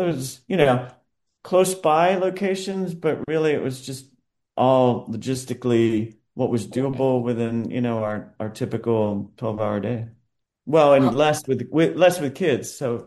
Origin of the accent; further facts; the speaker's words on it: Harrisburg, Pennsylvania, United States; like I grew up in Harrisburg, Pennsylvania, and we had similar amusement parks that are long since gone.